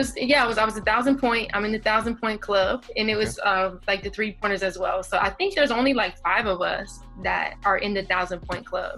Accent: Colorado, United States; growing up in Colorado, where I was around a lot of white people often. And then to come to like the East Coast and go to an all black school, that was culture shock for me.

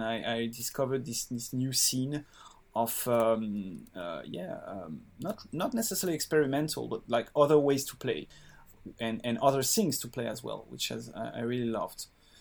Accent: France; English is a second language; I'm French. My pronouns are he and him. So in real life, I'm an English teacher in somewhere near Paris.

